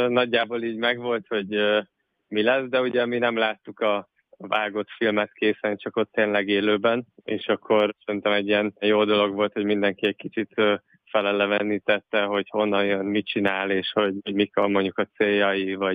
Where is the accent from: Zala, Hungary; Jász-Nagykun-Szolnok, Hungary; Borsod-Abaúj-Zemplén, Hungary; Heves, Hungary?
Borsod-Abaúj-Zemplén, Hungary; Miskolc; moved away as an adult; now in Budapest, Hungary; Igen, én Miskolcon nőttem fel, gyakorlatilag az egyetemista éveim során költöztem később Budapestre